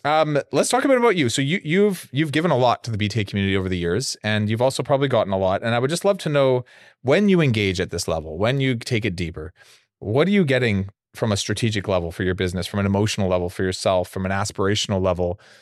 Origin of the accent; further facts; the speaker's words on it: Canada; the way I was brought up as a Canadian, even as a Canadian entrepreneur